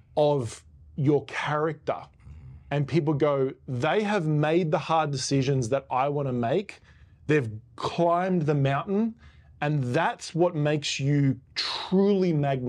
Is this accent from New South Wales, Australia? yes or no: yes; Sydney, New South Wales, Australia; now in Newport Beach, United States; Australia, from Sydney.